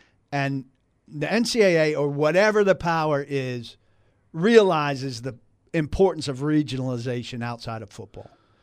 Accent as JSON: {"language": "English", "region": "New Jersey", "country": "United States", "said": "Now, I'm from New Jersey. I know New Jersey rock and roll."}